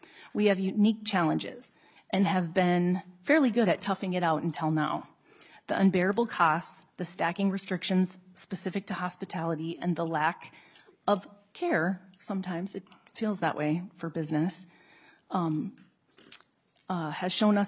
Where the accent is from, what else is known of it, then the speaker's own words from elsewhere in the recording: Minnesota, United States; born there; I was born in Minnesota and own the Finnish Bistro on Como Avenue in St. Paul for 13 years this Friday.